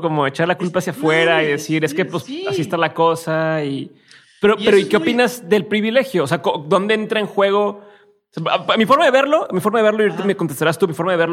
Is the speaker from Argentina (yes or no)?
no; Monterrey, Nuevo León, Mexico; yo soy de Monterrey, también así es acá.